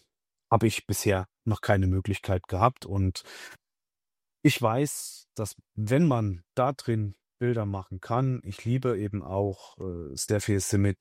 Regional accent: Coburg, Bavaria, Germany; also born or lived in Thuringia; weil ich vor der Wende in Thüringen geboren wurde und nach der Wende dann meine Heimat hier im Coburger Raum gefunden habe.

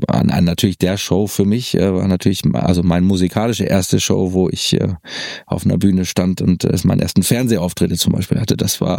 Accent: Paderborn, North Rhine-Westphalia, Germany; Ich sage, nee, ich komme aus Paderborn.

